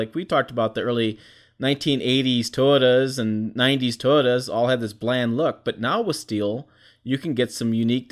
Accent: Michigan, United States; So I grew up in Michigan, and those who know Michigan know that we have this thing called rust, and that it destroys vehicles.

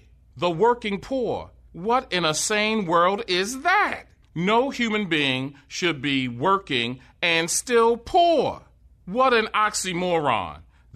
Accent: Baltimore, Maryland, United States; Here in my hometown of Baltimore, I see poor, homeless white people panhandling on Martin Luther King Boulevard.

